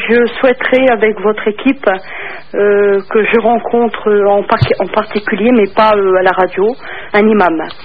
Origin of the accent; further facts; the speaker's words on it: France; parce que je suis française. Je n'ai pas le droit de faire la prière comme tout le monde. Non, madame, j'ai dit, moi, j'ai mis mon voile, je suis habillée d'une femme musulmane